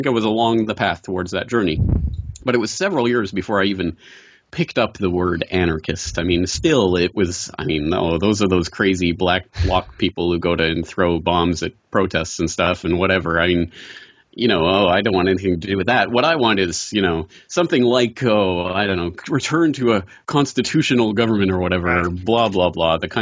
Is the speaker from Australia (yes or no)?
no; Alberta, Canada; moved away as an adult; also born or lived in Ireland; I am a Canadian by birth, and that means I'm a socialist by birth, basically, socialist by osmosis. And so I grew up in Alberta, basically Texas of the North, and lived there my whole life until 22 years old